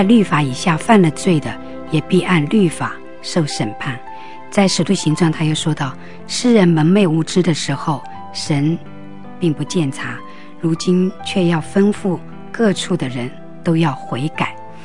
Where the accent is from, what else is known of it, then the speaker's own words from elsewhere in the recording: China; 我们中国人是读孔孟思想的